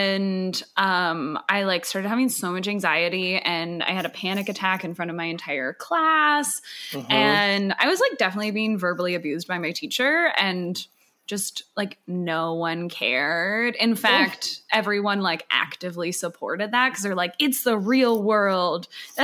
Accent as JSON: {"language": "English", "town": "Calgary", "region": "Alberta", "country": "Canada", "tie": "born or raised there", "said": "I did not. No, I grew up in Calgary."}